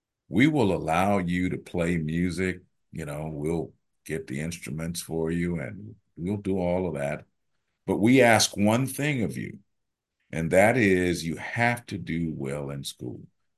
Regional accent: Jackson, Mississippi, United States; Because I was born in Jackson, Mississippi in 19 blah, blah, blah, and so I grew up in an era when it was the civil rights era in Mississippi.

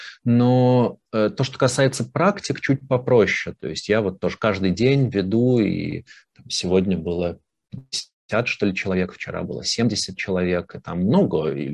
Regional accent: Russia; за счет того, что я россиянин, но долгое время работал в и с Украиной

